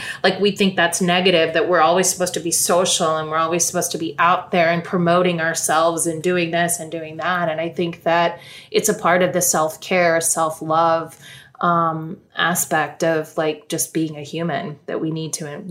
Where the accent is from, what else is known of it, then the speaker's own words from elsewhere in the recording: New York City, New York, United States; But I feel like it came from my own need as a New Yorker to just get out of the city.